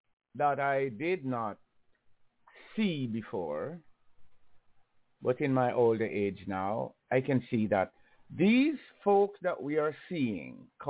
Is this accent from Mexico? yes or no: no; Jamaica; I grew up in Jamaica, a slavery country, where my species, or if you want to call it my race